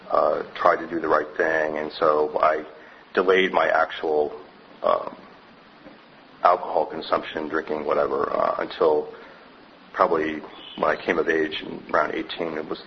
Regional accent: Massachusetts, United States; I was born in Massachusetts. I grew up there about an hour west of Boston.

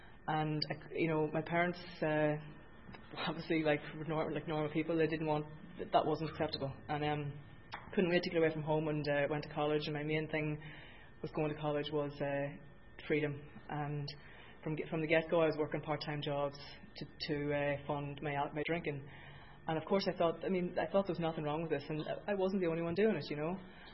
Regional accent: Ireland; I'm obviously Irish, and, you know, I come from a good family.

